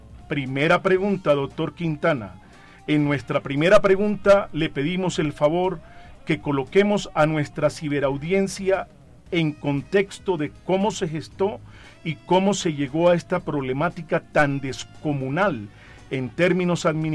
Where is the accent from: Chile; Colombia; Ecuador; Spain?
Colombia; Barranquilla, Atlántico; Soy de Barranquilla Atlántico.